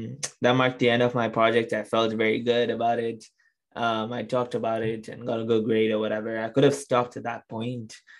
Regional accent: Tanzania; born there; also born or lived in Kenya; I come from a background, I was born in Tanzania, studied in Kenya, of Indian descent.

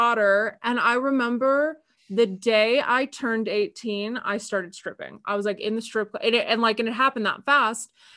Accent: Las Vegas, Nevada, United States; I'm not from Tahoe originally. Actually, I am born and raised in Las Vegas.

